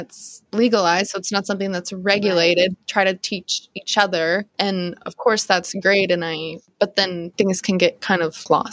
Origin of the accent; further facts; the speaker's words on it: the South, United States; But my training comes from my upbringing. Like I'm just like from the South and like that's how we're taught to be.